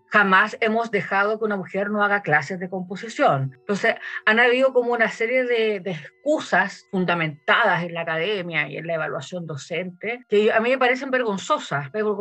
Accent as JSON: {"language": "Spanish", "country": "Chile", "said": "soy compositora chilena y también soy académica"}